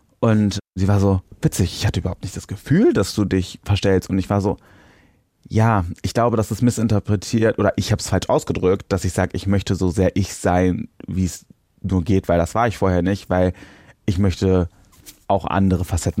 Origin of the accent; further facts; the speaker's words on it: Cologne, North Rhine-Westphalia, Germany; ich komme aus Köln, ich liebe Schimpfwörter